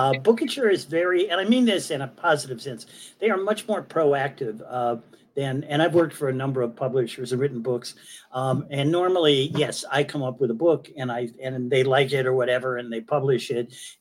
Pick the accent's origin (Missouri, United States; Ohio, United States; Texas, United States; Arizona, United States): Ohio, United States; Now, amazingly enough, I'm from Ohio, and I went to college in a small town in southeastern Ohio.